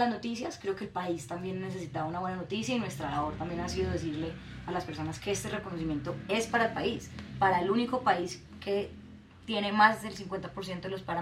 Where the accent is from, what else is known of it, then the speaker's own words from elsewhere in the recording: Colombia; a través mío, como mujer colombiana, en la lista